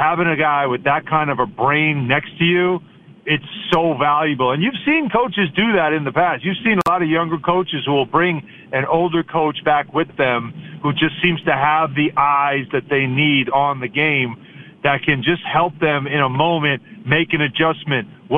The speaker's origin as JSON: {"language": "English", "region": "New York", "country": "United States", "tie": "born or raised there", "said": "And you know, obviously, I grew up in New York, so for me, it was always the tabloid."}